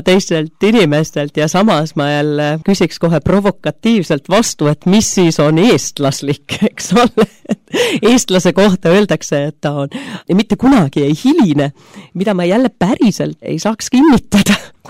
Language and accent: Estonian; southern Germany, Germany; ma kasvasin lõuna Saksamaal, kus enamus kirikuid ongi katoliku kirikud ikkagi.